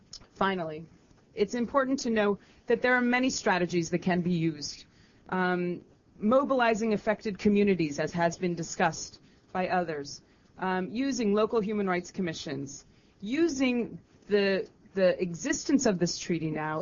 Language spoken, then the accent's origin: English; San Francisco, California, United States; I, of course, am very proud of that since I'm from San Francisco